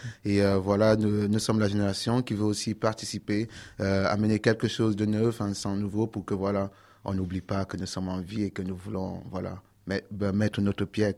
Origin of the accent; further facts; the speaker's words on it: Cameroon; Je suis originaire du Cameroun et au Cameroun, on a environ 200 ethnies minimum.